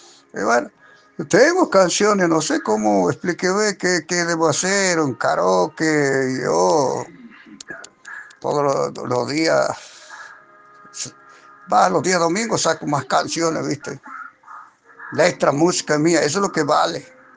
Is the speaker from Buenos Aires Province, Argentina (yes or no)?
no; Monte Quemado, Santiago del Estero, Argentina; also born or lived in Buenos Aires; Yo soy de Monte Quemado, provincia de Santiago del Estero.